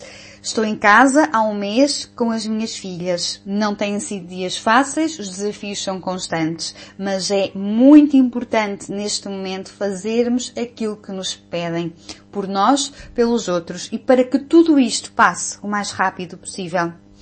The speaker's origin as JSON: {"language": "Portuguese", "town": "Aveiro", "region": "Centro", "country": "Portugal", "tie": "born or raised there", "lives_now": "Porto, Portugal", "said": "sou natural de Aveiro, cidade que tanto gosto, mas resido há muitos anos fora, neste momento na cidade do Porto."}